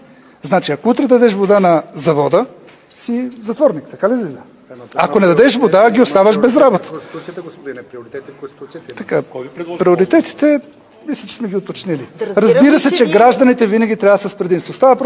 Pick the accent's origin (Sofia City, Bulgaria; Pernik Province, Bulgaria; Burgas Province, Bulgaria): Pernik Province, Bulgaria; Pernik; born there; Не съм ходил нито един път там, въпреки че съм роден в Перник.